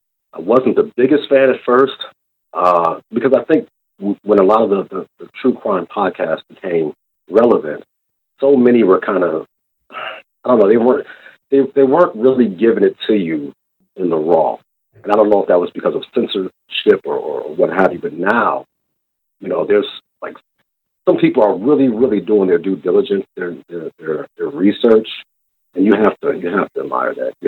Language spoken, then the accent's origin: English; Chicago, Illinois, United States; Well, born and raised in Chicago, 44 years young, seen a lot, done a little bit more.